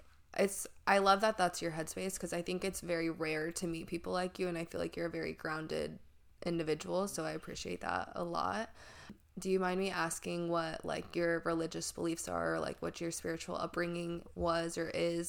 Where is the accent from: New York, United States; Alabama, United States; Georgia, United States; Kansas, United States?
Kansas, United States; because I had the same thing happen to me growing up in Kansas and then moving to San Francisco. That was a huge, huge culture shock.